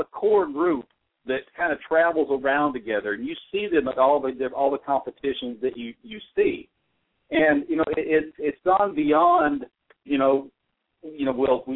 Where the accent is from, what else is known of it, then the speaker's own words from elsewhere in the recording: Tennessee, United States; Well, I grew up in Middle Tennessee as a kid, and I jumped right out of high school into the Navy.